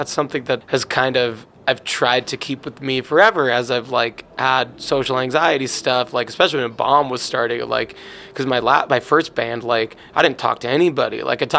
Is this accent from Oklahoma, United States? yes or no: no; New York, United States; growing up in Long Island was awesome